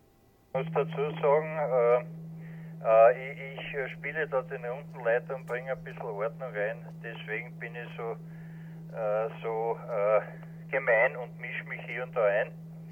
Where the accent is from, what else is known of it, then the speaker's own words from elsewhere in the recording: Austria; Das besteht bei uns in Österreich aus der Kennung OE wie Österreich